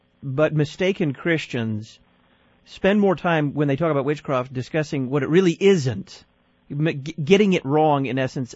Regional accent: Dallas, Texas, United States; He's assistant pastor at Our Redeemer Lutheran Church in my hometown, Dallas, Texas.

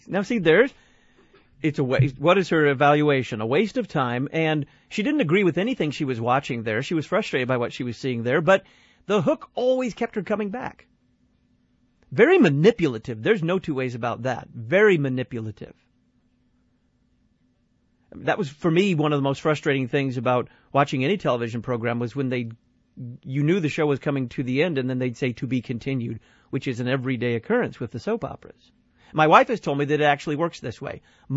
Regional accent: Dallas, Texas, United States; I was growing up in Dallas during the Who Shot JR era

